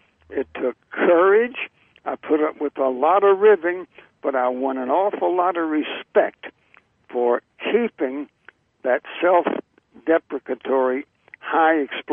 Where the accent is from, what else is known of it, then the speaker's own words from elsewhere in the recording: North Carolina, United States; I was from North Carolina.